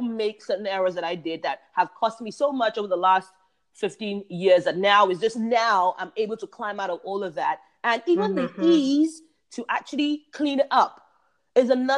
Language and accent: English; England, United Kingdom; Remember, I grew up in England.